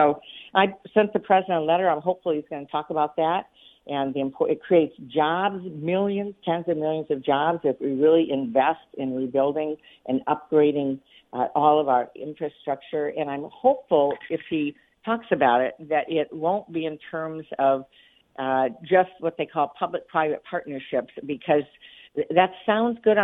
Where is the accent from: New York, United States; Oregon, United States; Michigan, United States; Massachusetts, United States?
Michigan, United States; Clare; So I want to make sure that this is done the right way, and that our small towns, like where I grew up in Clare, would get the benefit from it as well as the big cities.